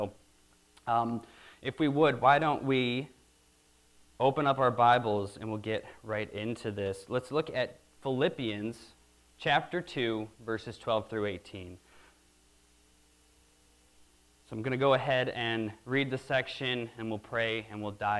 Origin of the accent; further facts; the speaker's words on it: Alpena, Michigan, United States; I'm from Alpena. Me and my family originate from there.